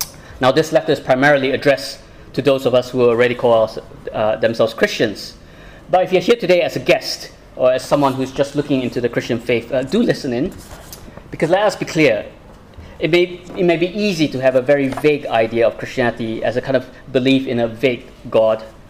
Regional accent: Malaysia; For those who do not know, I'm originally from Malaysia.

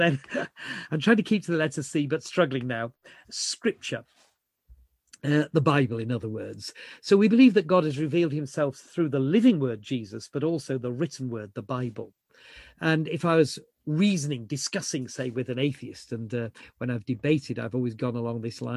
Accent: Yorkshire and the Humber, United Kingdom; I'm a Yorkshireman.

